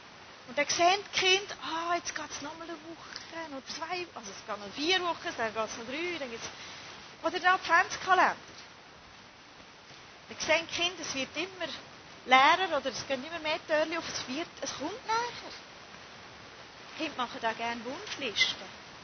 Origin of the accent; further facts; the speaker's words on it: Zurich, Switzerland; Das bin ich, Zürcherin.